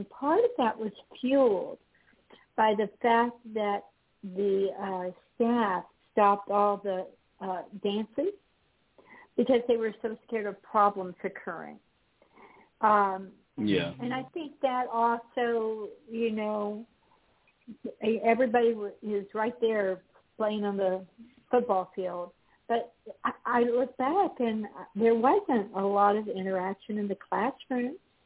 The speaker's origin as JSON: {"language": "English", "region": "Texas", "country": "United States", "tie": "born or raised there", "said": "But I grew up here in Texas when everything was segregated."}